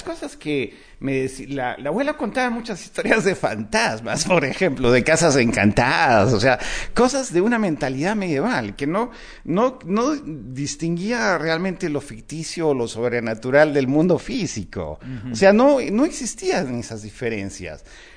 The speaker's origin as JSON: {"language": "Spanish", "country": "Peru", "said": "eso forma parte de lo que eres como peruano de una familia"}